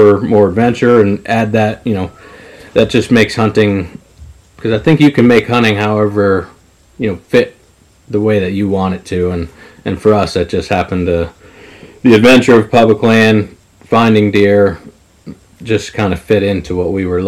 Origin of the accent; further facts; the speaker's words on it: Pennsylvania, United States; now in Lebanon, United States; Lifelong hunter. I'm originally from, like, the Lehigh Valley area, and then got a job opportunity out here. I'm in Lebanon now.